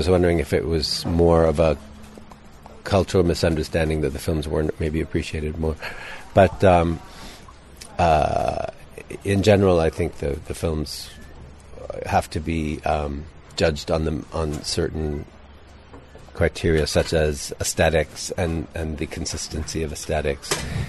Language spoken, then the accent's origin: English; Canada; except I'm the outsider, I'm the Canadian.